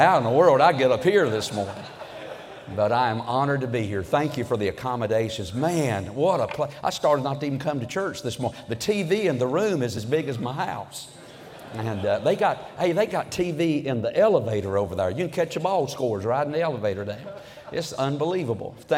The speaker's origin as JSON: {"language": "English", "town": "Toast", "region": "North Carolina", "country": "United States", "said": "I am from Toast, North Carolina. That's right. And that is a suburb of Mount Airy, North Carolina, which is Mayberry"}